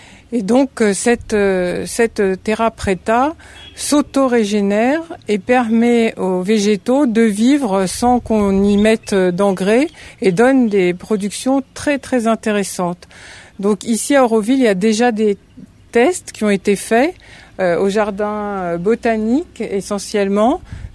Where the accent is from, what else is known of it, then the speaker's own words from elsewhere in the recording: France; now in India; je viens de France. Nous sommes aujourd'hui le 14 juillet, le jour de notre fête nationale.